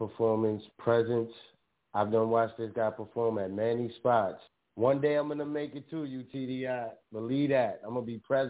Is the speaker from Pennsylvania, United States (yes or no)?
no; New York City, New York, United States; growing up in the Bronx, just like I have, we all been through trials and tribulations.